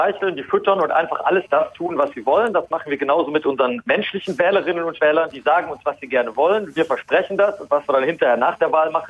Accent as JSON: {"language": "German", "town": "Cologne", "region": "North Rhine-Westphalia", "country": "Germany", "said": "da ich als Kölner eben Ministerpräsident werde"}